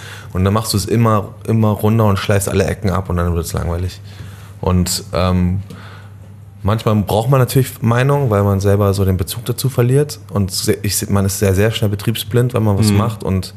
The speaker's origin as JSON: {"language": "German", "region": "Berlin", "country": "Germany", "tie": "born or raised there", "said": "ich bin ja eigentlich schon in Berlin groß geworden."}